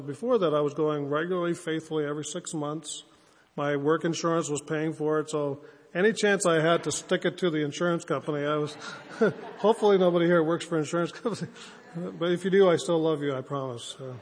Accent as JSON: {"language": "English", "town": "Springdale", "region": "Newfoundland and Labrador", "country": "Canada", "tie": "born or raised there", "said": "When I grew up in Springdale, Newfoundland, when I was having my cavities filled, there was no freezing."}